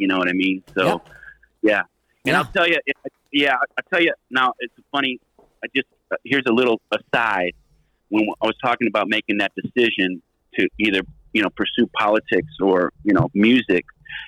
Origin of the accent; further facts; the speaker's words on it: Michigan, United States; my friend who I'd worked for in Congress was going to run for governor of Michigan, my home state.